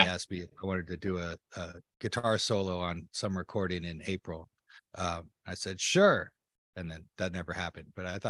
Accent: Hawaii, United States; I grew up in Hawaii. I think people made little magazines in high school

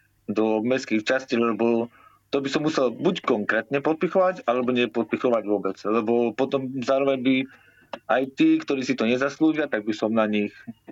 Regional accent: Košice, Košice Region, Slovakia; now in London, United Kingdom; No tak u nás v Košiciach sídlisko nad jazerom, mám tam pravidelné miesta. Ale keďže som teraz momentálne v Londýne

